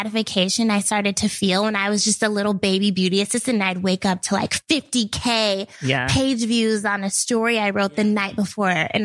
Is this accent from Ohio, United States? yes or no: no; Portland, Oregon, United States; No, I grew up in Portland, Oregon.